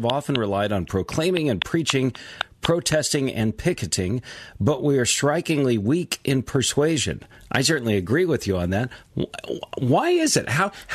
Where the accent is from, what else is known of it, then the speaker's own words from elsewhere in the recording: California, United States; I grew up in California, where Spanish was proliferating, and especially the white folks back in the day used to speak English louder and more slowly